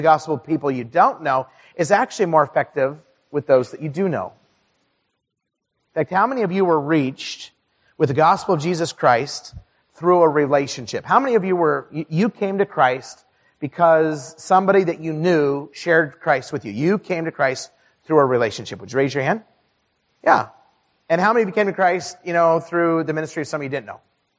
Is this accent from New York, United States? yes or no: no; Twin Falls, Idaho, United States; I grew up in Twin Falls, Idaho. And you know, Twin Falls was, when I grew up, was about 40,000 people.